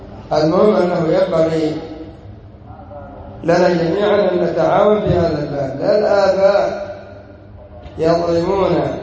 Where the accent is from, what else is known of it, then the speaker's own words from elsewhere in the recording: Yemen; صحيح أن العملة عندنا في اليمن شبه منهارة